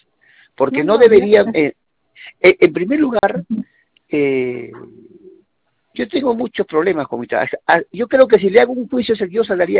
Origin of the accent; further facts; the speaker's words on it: Lima, Peru; now in Arequipa, Peru; Yo soy de Lima, pero radico en Arequipa, voy a visitar a mis padres allá.